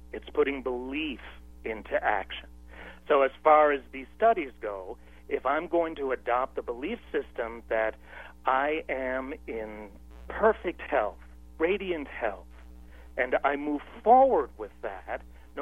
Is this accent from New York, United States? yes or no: yes; New York, United States; You bet. I'm originally a New Yorker.